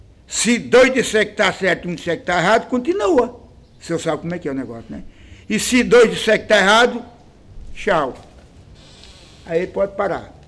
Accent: Paraíba, Brazil; o futuro meu é aqui. Eu amo a Paraíba, eu amo a minha terra, eu não gosto de lá de fora, não gosto não.

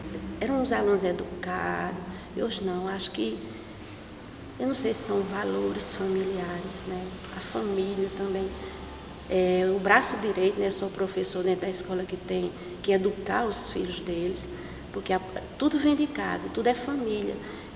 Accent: Cachoeira do Zinho, Brazil; now in Cajazeiras, Brazil; eu não sou de Cajazeiras, minha terra natal é Cachoeira do Zinho. Mas eu vim aqui, né, para Cajazeiras morar mesmo 12 anos. E aqui foi que eu fiz minhas raízes.

